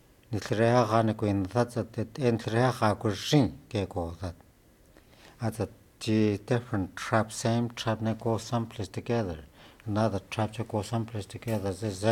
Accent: Fort Yukon, Alaska, United States; Fort Yukon.

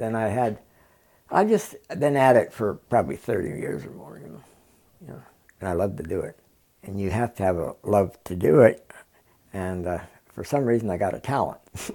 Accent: Palmer, Alaska, United States; also born or lived in Oregon; Well, I was born in Palmer. I grew up some on Grandpa's place up there. And then my dad, he snuck us out of the state down to Oregon. We were there for 12 years. And then I've been back since.

